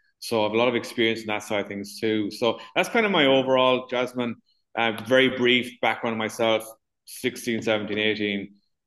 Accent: Ireland; Yeah, so I guess I'm from Ireland. It's where I'm currently living, is where I'm from.

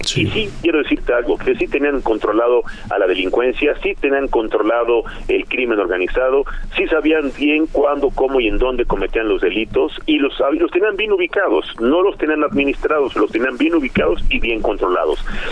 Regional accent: Mexico; como mexicano, como ciudadano, como litigante

